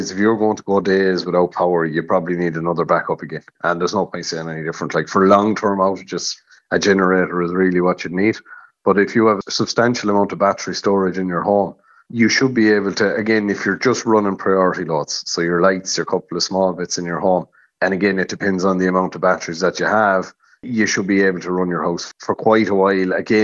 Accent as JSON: {"language": "English", "town": "Galway", "region": "Connacht", "country": "Ireland", "said": "I'm from Galway myself"}